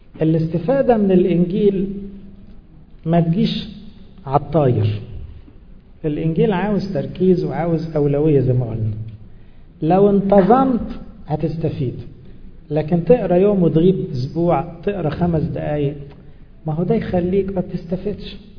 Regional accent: Egypt; احنا مصريين

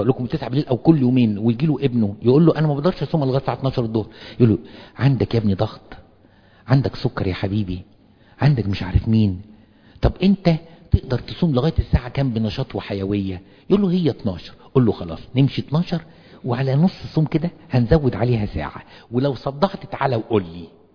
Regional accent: Egypt; born there; accent: Egyptian; احنا ليه بنتكلم مصري او ليه بنتكلم عربي باللهجة المصرية؟ لان اتولدنا في مصر

